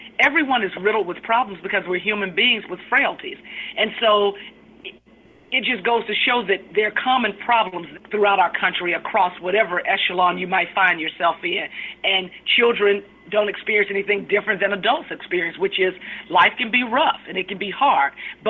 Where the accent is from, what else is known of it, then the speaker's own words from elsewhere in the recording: Atlanta, Georgia, United States; I grew up in Atlanta, Metro Atlanta, moved to different parts of Metro Atlanta, but Southwest Atlanta is where I consider the bulk of my growing up to have taken place.